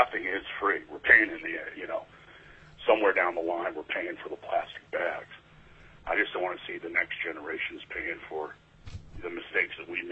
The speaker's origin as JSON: {"language": "English", "town": "Chugiak", "region": "Alaska", "country": "United States", "said": "I'm from Chugiak, Alaska. I've been a fishing and hunting guide in Alaska since the early 80s."}